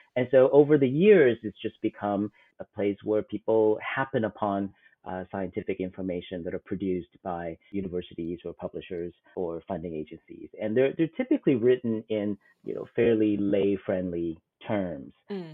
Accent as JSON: {"language": "English", "country": "Taiwan", "tie": "born or raised there", "said": "I grew up in Taiwan in a lower middle class family."}